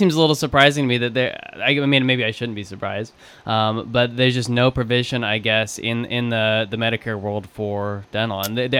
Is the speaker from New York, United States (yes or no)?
no; Wichita, Kansas, United States; since we're from Wichita, the Wichita plants versus the Independence plant.